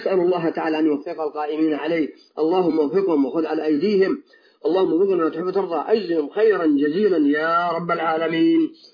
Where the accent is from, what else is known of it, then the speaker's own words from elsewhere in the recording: Saudi Arabia; نحن في هذه البلد المبارك، نحن في بلدنا المملكة العربية السعودية